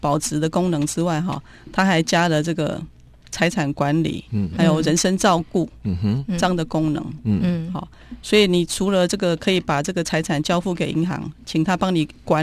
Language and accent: Chinese; Taiwan; 我们台湾人就会用这个信托的机制哈，把我们的钱去投资国外的有价证券